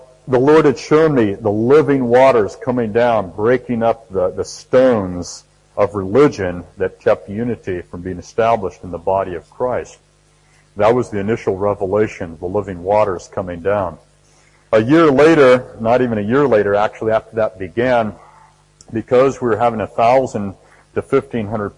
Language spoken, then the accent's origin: English; California, United States; where I grew up in North San Diego County as a little boy, it was all over the place in the courts and the hills